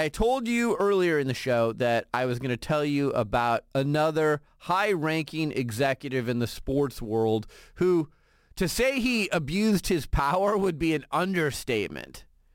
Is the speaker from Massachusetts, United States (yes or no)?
no; Phoenix, Arizona, United States; I followed the Fiesta Bowl for a long time because I'm from Phoenix, and that's where the Fiesta Bowl is played down there.